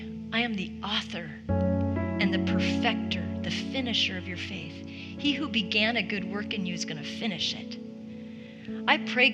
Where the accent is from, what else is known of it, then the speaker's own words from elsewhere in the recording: Ireland; I'm an Irish girl